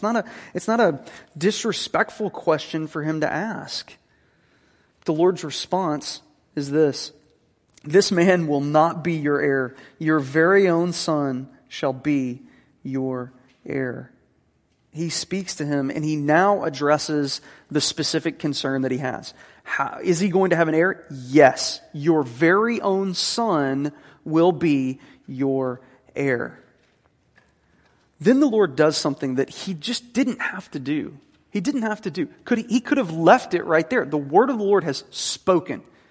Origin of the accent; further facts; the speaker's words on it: Jackson, United States; growing up in Jackson, I see this, and I'm like, well, there's stars up there.